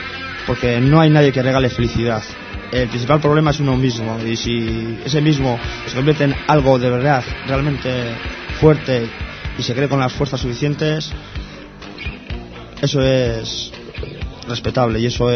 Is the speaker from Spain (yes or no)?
yes; Santurce, Basque Country, Spain; Lo hago yo mucho mejor y soy, pues eso, de Santurce. Y en Santurce una gran basura, es decir, que no es mejor.